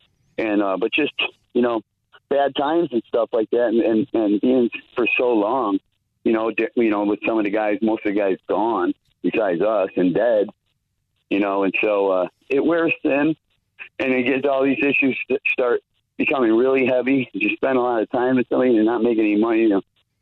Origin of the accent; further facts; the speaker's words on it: Blue Island, Illinois, United States; I never dreamt that there, you know, that I was a kid from Blue Island.